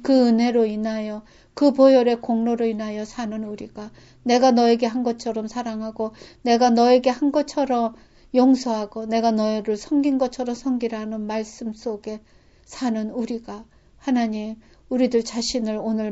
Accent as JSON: {"language": "Korean", "country": "South Korea"}